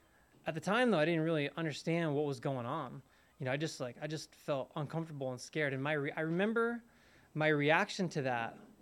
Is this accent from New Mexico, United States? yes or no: no; Palo Alto, California, United States; born there; You know, I was born in Northern California, in Palo Alto, in 1984. So I'm 40 years old